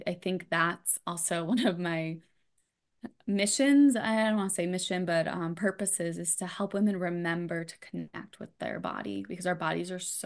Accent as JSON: {"language": "English", "town": "New York City", "region": "New York", "country": "United States", "tie": "born or raised there", "said": "Growing up in New York City, I hated the cold."}